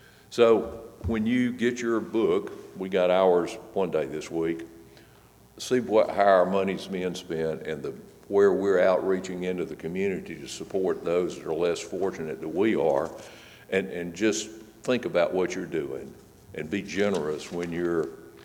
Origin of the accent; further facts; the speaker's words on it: Dublin, Georgia, United States; When I was growing up in the Henry Memorial Presbyterian Church in Dublin, Georgia, where I grew up, that church had a very positive impact on my life